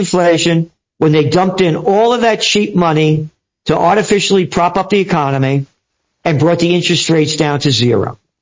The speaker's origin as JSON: {"language": "English", "town": "New York City", "region": "New York", "country": "United States", "said": "Again, I'm a New Yorker."}